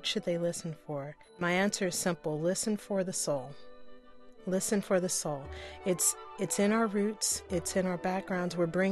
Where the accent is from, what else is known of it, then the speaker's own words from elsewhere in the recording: Louisville, Kentucky, United States; I grew up in Muhammad Ali's neighborhood, the West End of Louisville, and that is as about as inner city as any inner city can get.